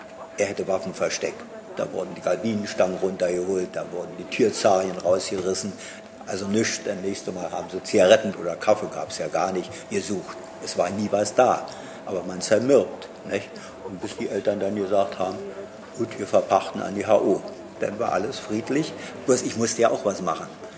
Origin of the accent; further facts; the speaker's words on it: Germany; born there; Ich bin ja hier in Buko geboren, im Lindenhotel.